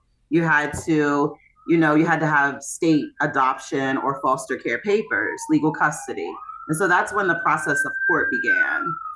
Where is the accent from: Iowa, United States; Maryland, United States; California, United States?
Maryland, United States; Hagerstown; So born and raised in Hagerstown, Maryland, my mom was the youngest of 9 children that her mom gave birth to.